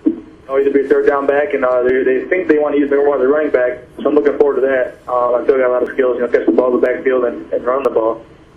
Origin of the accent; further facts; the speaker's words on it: Gouverneur, New York, United States; I'm from Governor, yeah. I'm from way upstate New York, right? Straight in the country.